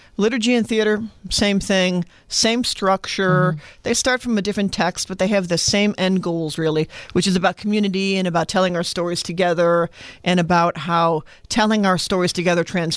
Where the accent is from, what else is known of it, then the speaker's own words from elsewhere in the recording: Berwyn, Illinois, United States; born there; I was born in Berwyn.